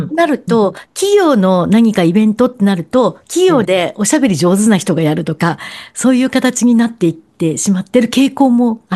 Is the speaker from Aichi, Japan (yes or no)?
yes; Aichi, Japan; 私は出身県なんですけど